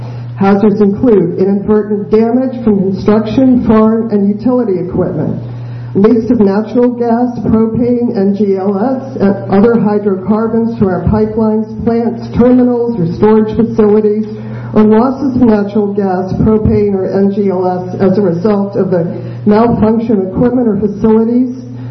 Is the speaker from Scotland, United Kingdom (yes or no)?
no; Belfast, Northern Ireland, United Kingdom; I'm from Belfast, and I'm just a regular person.